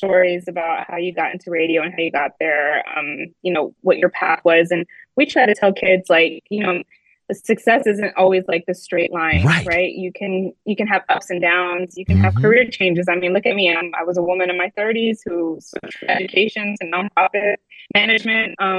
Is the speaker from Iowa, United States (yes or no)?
no; Pleasant Grove, Utah, United States; I saw it with a lot of my girlfriends I grew up with in Pleasant Grove